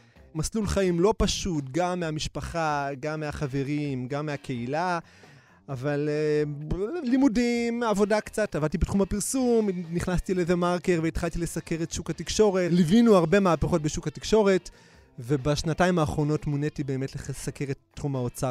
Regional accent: Bnei Brak, Tel Aviv District, Israel; אני גדלתי במקום אחר, גדלתי בבני ברק, עמוק עמוק בתוך הקסבה של בני ברק, גדלתי בחיידרים, למדנו רק הוויות אביי ורבא

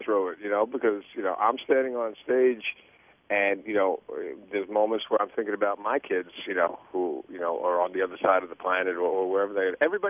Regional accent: New York, United States; In the early 80s and even the late 70s when I grew up on Long Island.

